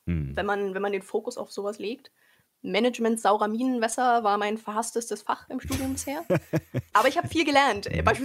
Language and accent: German; Saxony, Germany; Also ich komme aus dem Südwesten von Leipzig, südwestlich von Leipzig. Das heißt, es wäre eine furchtbar langweilige, trostlose Gegend, wenn da nicht alle paar Kilometer ein ehemaliges Tagebaurestloch, also ein See, wäre.